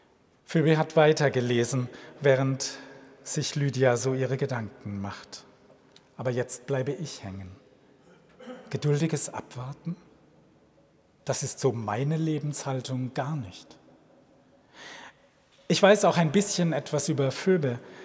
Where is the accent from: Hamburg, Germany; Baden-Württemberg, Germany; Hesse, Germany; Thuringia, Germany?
Baden-Württemberg, Germany; Karlsruhe; ein Kollege aus meiner alten Heimat, aus Karlsruhe